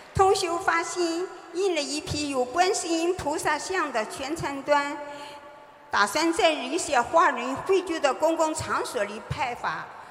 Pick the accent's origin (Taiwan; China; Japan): Japan; Osaka; 我是大阪的。